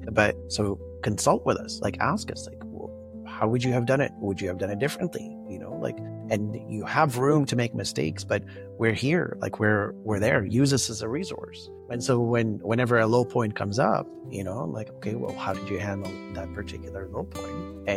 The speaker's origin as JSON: {"language": "English", "country": "Sudan", "tie": "born there", "said": "But anyways, so I was born in Sudan"}